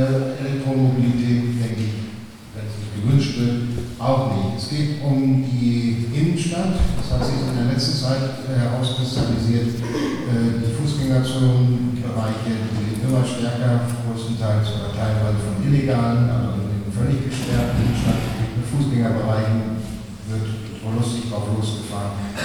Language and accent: German; Berlin, Germany; Ich komme ursprünglich aus Berlin und bin allerdings schon 50 Jahre jetzt im September hier.